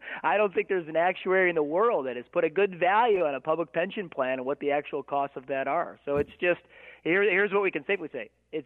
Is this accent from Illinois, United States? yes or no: yes; Illinois, United States; We're from Illinois, where the number one manufactured product, as you know, Lee, is corruption.